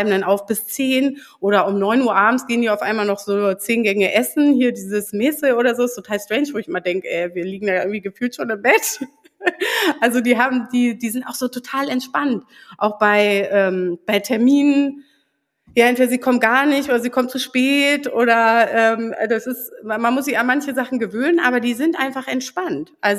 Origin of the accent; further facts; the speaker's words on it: Baltic coast, Germany; ich bin an der Ostsee aufgewachsen. Ich bin eigentlich ein Ostseekind und für mich ist irgendwie so Meer normal.